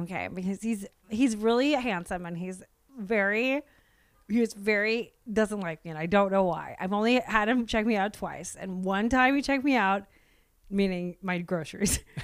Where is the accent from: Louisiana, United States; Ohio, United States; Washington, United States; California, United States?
Washington, United States; Seattle; I'm from Seattle back then.